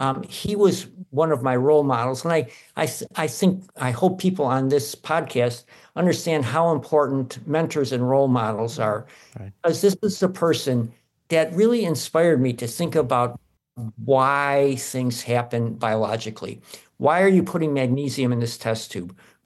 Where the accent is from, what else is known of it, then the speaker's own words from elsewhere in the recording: Detroit, Michigan, United States; So I grew up in Detroit, Michigan, in the city, and my dad was an electrician, worked for General Electric and Chrysler in the factories there.